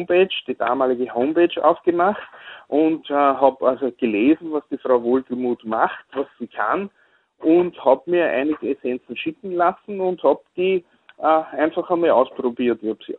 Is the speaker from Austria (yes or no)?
yes; Lower Austria, Austria; born there; Ich bin gebürtiger Niederösterreicher, habe dann in Innsbruck mein Studium gemacht